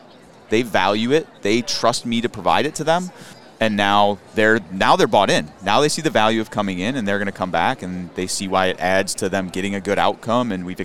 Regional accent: Chicago, Illinois, United States; I'm from Chicago and worked in one of our clinics closer to the city.

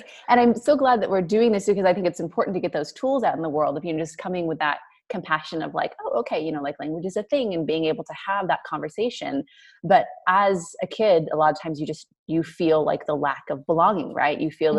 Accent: California, United States; I'd be like, California. And then I would just like, period.

